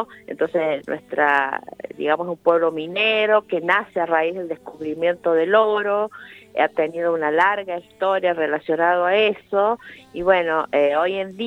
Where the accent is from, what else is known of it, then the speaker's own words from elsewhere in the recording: La Carolina, San Luis, Argentina; La Carolina es un pueblito muy, muy antiguo acá de la provincia de San Luis, ¿no? Nosotros ya tenemos 200, el pueblo se funda en 1792, sí, ¿no? Así que tenemos más de 230 años de fundación